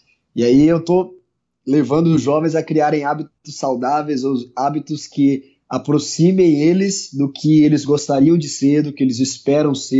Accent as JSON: {"language": "Portuguese", "town": "Aracaju", "region": "Sergipe", "country": "Brazil", "tie": "born or raised there", "also_born_or_lived": "Paraná", "said": "eu sou de Aracaju, Sergipe, na verdade sou natural lá do Paraná, mas sempre morei aqui."}